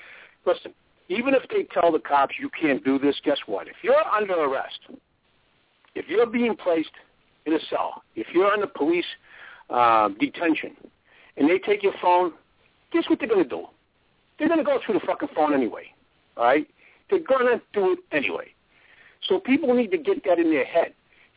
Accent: United States; I say the things I say because I'm an American and I love my country.

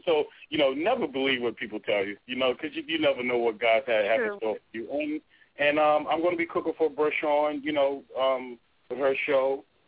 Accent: Newark, New Jersey, United States; I mean, from where I come from, you know, I grew up in Newark, and, you know, I was mostly in the project areas.

